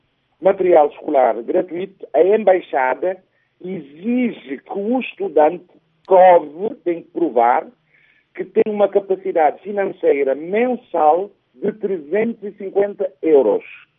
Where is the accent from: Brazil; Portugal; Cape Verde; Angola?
Cape Verde; Maio; somos naturais da Ilha do Maio, Cabo Verde.